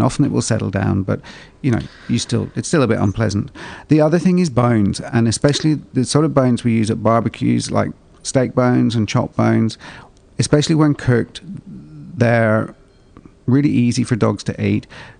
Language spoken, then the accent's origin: English; Ireland; I can swim, but I don't. I grew up in Ireland. It was too cold.